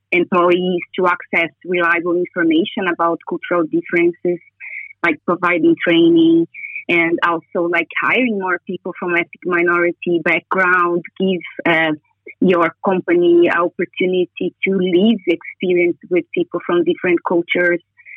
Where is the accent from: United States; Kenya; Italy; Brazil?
Brazil; And I told him, like, I am from Brazil.